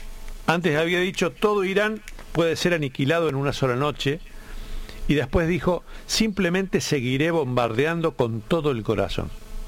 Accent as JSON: {"language": "Spanish", "country": "Argentina", "said": "que es hoy un país terrorista, como los argentinos ya sabemos"}